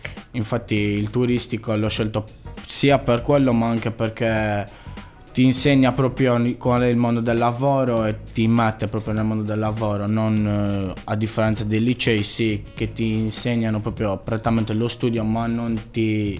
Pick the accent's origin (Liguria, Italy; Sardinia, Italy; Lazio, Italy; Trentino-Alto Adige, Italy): Sardinia, Italy; soprattutto noi che siamo sardi.